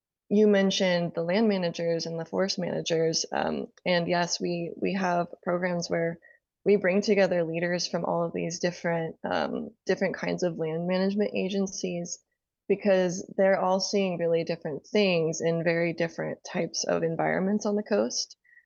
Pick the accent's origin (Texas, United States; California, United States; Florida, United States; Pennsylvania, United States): California, United States; moved away as an adult; now in Iceland; And I grew up in California